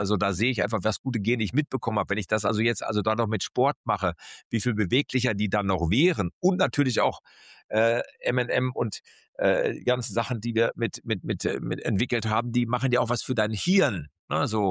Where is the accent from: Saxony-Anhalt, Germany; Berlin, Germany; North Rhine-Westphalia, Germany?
North Rhine-Westphalia, Germany; Essen; um es auf Deutsch mal zu sagen als Essener Junge